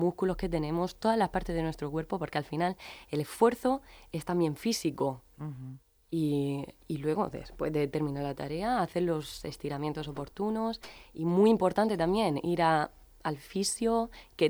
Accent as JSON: {"language": "Spanish", "town": "Murcia", "region": "Region of Murcia", "country": "Spain", "also_born_or_lived": "Madrid, Spain / London, United Kingdom / Italy", "said": "hace poco menos de un año decidí regresar a mi tierra, aquí a Murcia"}